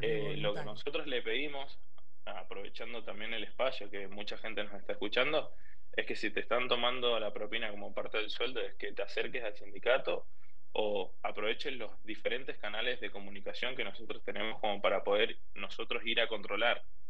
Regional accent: Argentina; lamentablemente somos argentinos

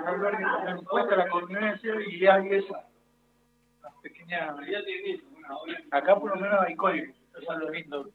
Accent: Buenos Aires, Argentina; Buenos Aires.

